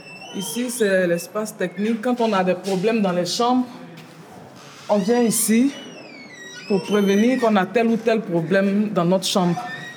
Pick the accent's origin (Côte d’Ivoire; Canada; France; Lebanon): Côte d’Ivoire; now in Belgium; Je suis de Côte d'Ivoire. Je suis en Belgique depuis un an.